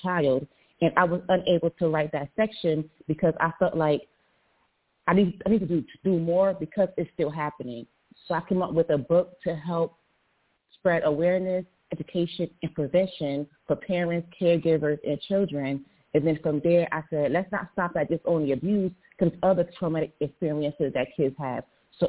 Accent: Orange, New Jersey, United States; I'm from Orange, New Jersey, and also West Orange, New Jersey.

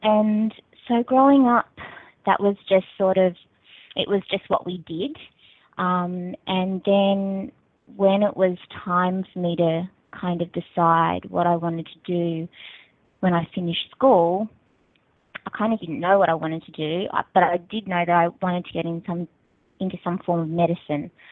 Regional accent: Australia; I'm Chinese Australian, so my mother's Chinese and my dad's English Australian

